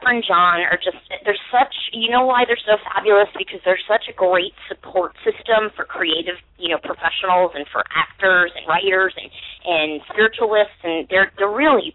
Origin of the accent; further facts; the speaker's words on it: Philadelphia, Pennsylvania, United States; now in New York, United States; I'm actually from Philadelphia originally, Philly and Jersey in New York